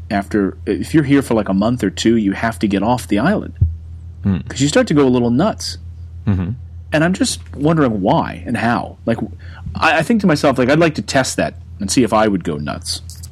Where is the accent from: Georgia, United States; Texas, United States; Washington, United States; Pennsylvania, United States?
Pennsylvania, United States; Reading; Maybe it's sort of my East Coast mentality. You know, growing up in Reading, Pennsylvania, outside of Philadelphia, you kind of get the sense of that's your world, right?